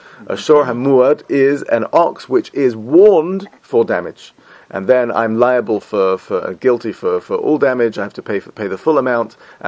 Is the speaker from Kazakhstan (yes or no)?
no; United Kingdom; I'm British.